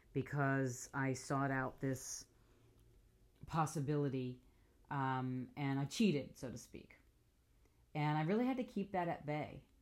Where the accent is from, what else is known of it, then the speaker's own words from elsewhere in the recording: New York, United States; I grew up in New York. I grew up in an Italian family, and we ate.